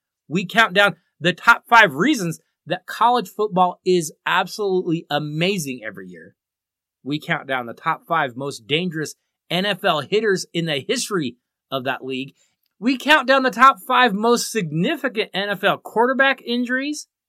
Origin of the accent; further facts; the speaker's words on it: Denver, Colorado, United States; Because when you think about my hometown Denver Broncos right now